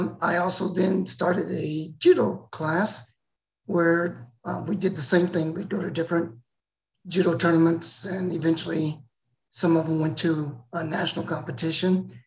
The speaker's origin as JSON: {"language": "English", "town": "Alamogordo", "region": "New Mexico", "country": "United States", "said": "I am originally from New Mexico, a town called Alamogordo"}